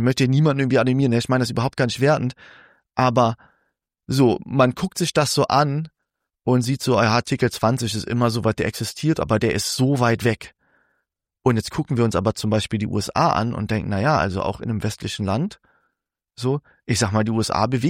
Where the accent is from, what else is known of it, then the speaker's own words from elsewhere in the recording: Germany; ich als Deutscher, so, ne, und ich meine, ich bin Linker